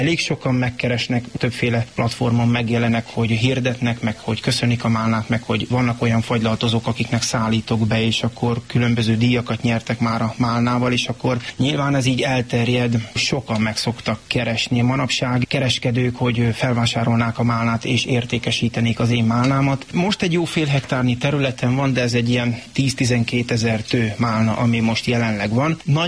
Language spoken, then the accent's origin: Hungarian; Varsány, Nógrád, Hungary; Igen, én úgy nőttem föl, hogy 10-12 éves koromban hajnal 4-kor ébresztettek, hogy menni kell málnát szedni, és nem volt, aki vigyázzon ránk, és nekünk is kellett menni a málnába. Hát akkor még itt Varsány területén hatalmas málnások voltak